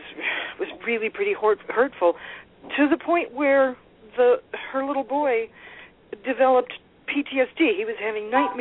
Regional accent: Los Angeles, California, United States; also born or lived in San Francisco; I grew up in California. I grew up in the Hollywood Hills, for criminy sakes, and then moved to San Francisco

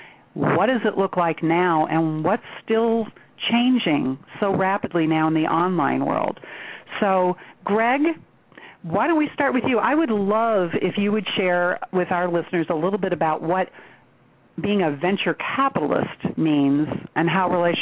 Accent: Geneva, Switzerland; when I grew up overseas in Geneva, Switzerland, which is where I learned to ski.

